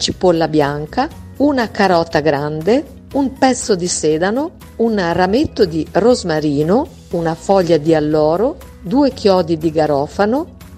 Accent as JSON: {"language": "Italian", "town": "Bologna", "region": "Emilia-Romagna", "country": "Italy", "said": "Sono bolognese e quindi non può certo mancare un ragù pieno di sapore"}